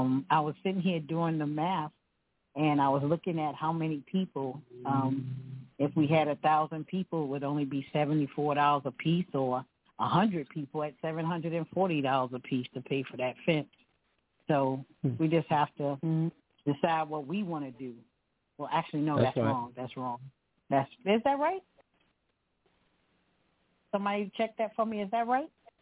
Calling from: Richmond, Virginia, United States; from Richmond, Virginia.

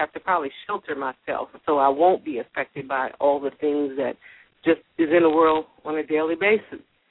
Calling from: Corona, California, United States; I'm calling from the beautiful city of Corona.

